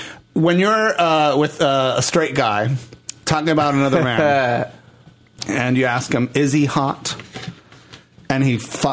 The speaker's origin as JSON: {"language": "English", "country": "Puerto Rico", "said": "You know, I come from Puerto Rico. I've seen that already."}